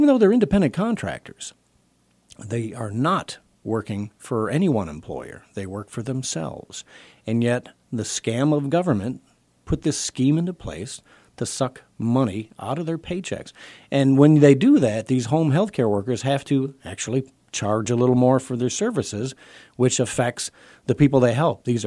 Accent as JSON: {"language": "English", "town": "Whitmore Lake", "region": "Michigan", "country": "United States", "tie": "born or raised there", "said": "Spend a few bucks in my hometown of Whitmore Lake."}